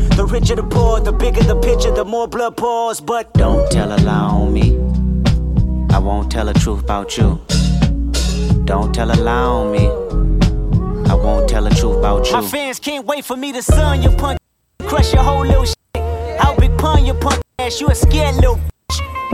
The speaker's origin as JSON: {"language": "English", "town": "Compton", "region": "California", "country": "United States", "said": "I come from Compton, we ain't have it all."}